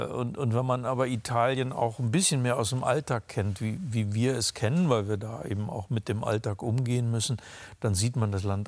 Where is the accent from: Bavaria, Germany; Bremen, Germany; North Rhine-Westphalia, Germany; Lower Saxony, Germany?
Lower Saxony, Germany; Braunschweig; also ich komme aus Niedersachsen, Braunschweig. Ich bin mit Wurst aufgewachsen.